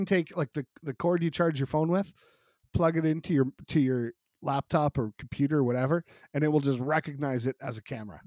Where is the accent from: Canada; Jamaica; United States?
Canada; Moose Jaw, Saskatchewan; That was shot in my hometown, set in New Jersey. But it was shot in Moose Jaw.